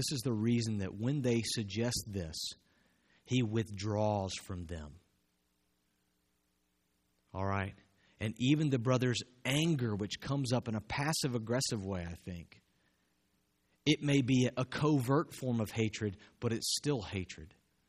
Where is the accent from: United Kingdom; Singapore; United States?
United States; the South; That scares me growing up in the South because it is so close to my heart.